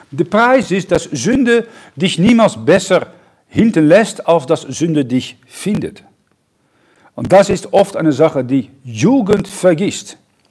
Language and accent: German; North Holland, Netherlands; German is a second language; now in Germany; Ich komme aus der Nähe von Amsterdam, da hat man genügend Dinge ausprobieren können.